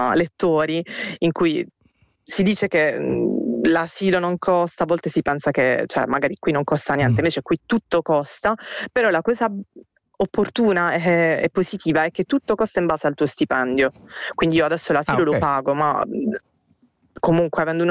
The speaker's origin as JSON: {"language": "Italian", "region": "Apulia", "country": "Italy", "moved": "yes", "lives_now": "Finland", "said": "io che sono pugliese e adesso diciamo che la Puglia è il boom del turismo"}